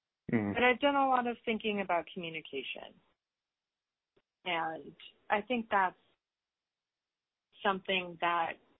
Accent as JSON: {"language": "English", "region": "Connecticut", "country": "United States", "said": "I'm originally from Connecticut, from a very white town"}